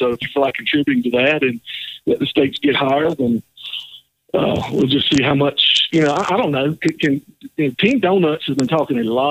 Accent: Britain, Alabama, United States; born there; I said, well, I'm living here, but I was originally born in South Alabama, town called Britain.

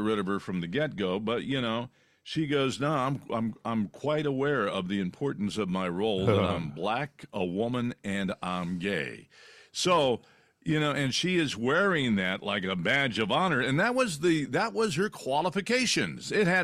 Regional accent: New Jersey, United States; Well, because I'm from Jersey. Yeah. We talk this way

